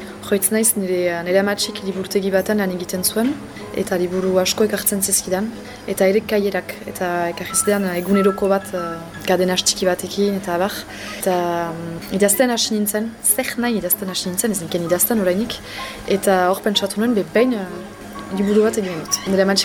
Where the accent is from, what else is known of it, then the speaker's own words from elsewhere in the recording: Saint-Jean-de-Luz, Nouvelle-Aquitaine, France; first language French; Basque is a second language; 27 urte ditut, euskarako irakasle naiz eta Donin Bainero itzuneko naiz. Frantsesa nire ama hizkuntza da, beraz etxean frantsesez mintzatzen ginen. Euskara ikastoran ikasi dut